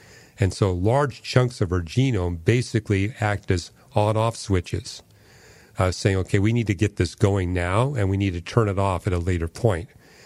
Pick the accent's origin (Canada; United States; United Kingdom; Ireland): Canada; I can remember growing up in Canada